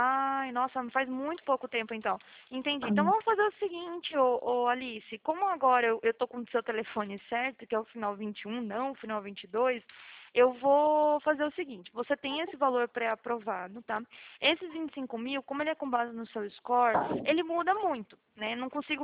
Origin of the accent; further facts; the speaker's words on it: Prudentópolis, Paraná, Brazil; born there; now in São Paulo, Brazil; Eu, na verdade, eu nasci aí no Paraná, né? Eu tô falando aqui de São Paulo, mas eu nasci aí no Paraná. É bem interior aí. Fica perto de Curitiba, Prudentópolis, perto de Guarapuava. É bem cidadezinha do interiorzinho aí.